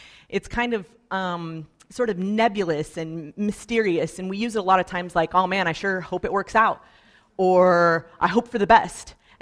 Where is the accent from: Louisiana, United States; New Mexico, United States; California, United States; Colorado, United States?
Colorado, United States; But I'm from Colorado, and so Colorado is really like a desert climate